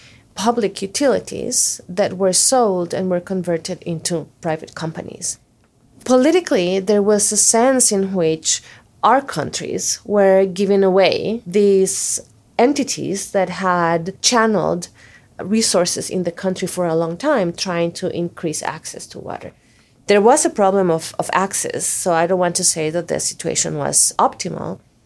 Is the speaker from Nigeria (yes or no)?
no; Costa Rica; moved away as an adult; now in United States; I'm originally from Costa Rica, and I came to the U.S. to do a master's degree in natural resource policy.